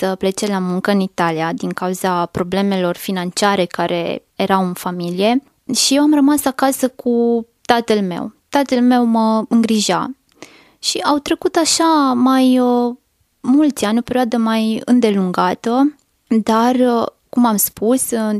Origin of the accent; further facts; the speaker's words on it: Clopodia, Timiș County, Romania; M-am născut în Timișoara, dar am copilărit la sat, la bunicii din partea tatălui, la Clopodia, aproximativ 70 de kilometri de Timișoara. Nu m-am născut într-o familie de creștini practicanți.